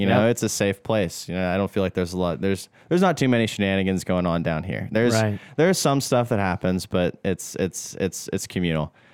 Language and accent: English; Evans, Georgia, United States; So I grew up in Evans, Columbia County.